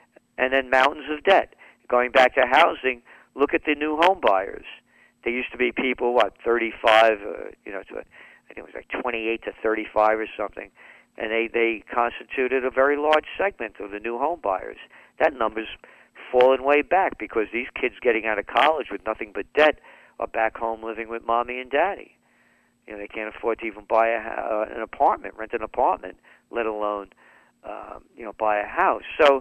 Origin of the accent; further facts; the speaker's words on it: New York, United States; You know, I'm a New Yorker.